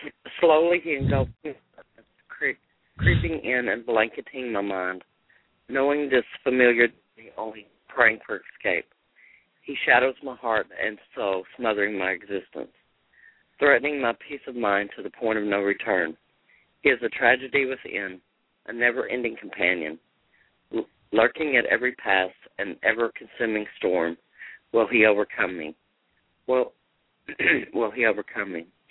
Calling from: Austin, Texas, United States; Austin, Texas.

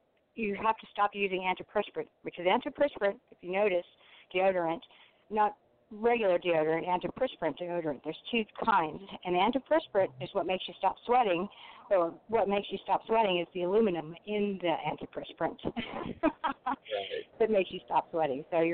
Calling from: California, United States; Hello, I'm calling from California, Southern California, actually

